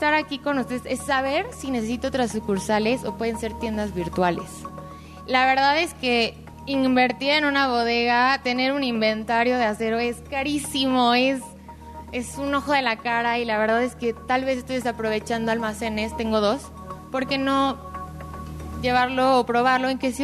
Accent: Celaya, Guanajuato, Mexico; y pues vengo de Celaya.

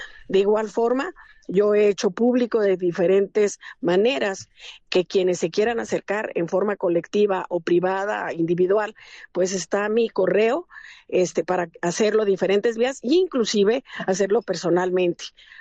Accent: Durango, Mexico; en mi tierra, en Durango, pues hemos tenido situaciones muy complicadas

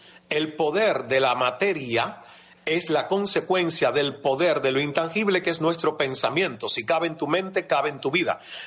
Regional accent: Cuba; moved away as an adult; now in Canada; yo salí de Cuba a los 28 años, Marta, sin hablar inglés

